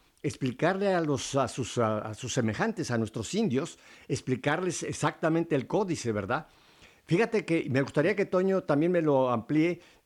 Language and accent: Spanish; Mexico City, Mexico; born there; yo soy mexicano también, Lourdes, aunque mi familia es de España, pero yo tengo también la fortuna de haber nacido en el DF, en aquel DF de aquel tiempo, ahora Ciudad de México.